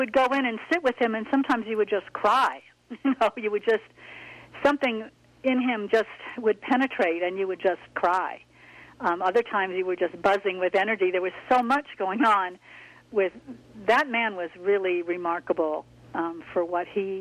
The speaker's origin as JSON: {"language": "English", "region": "New York", "country": "United States", "tie": "born there", "also_born_or_lived": "California", "said": "I was born in New York, moved to California, lived there for 4 years, back to New York. But I was Catholic"}